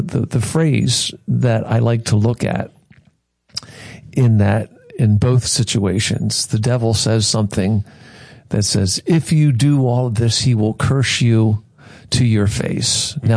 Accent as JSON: {"language": "English", "town": "Baltimore", "region": "Maryland", "country": "United States", "tie": "born or raised there", "said": "I grew up in Baltimore. I'm a Baltimorean."}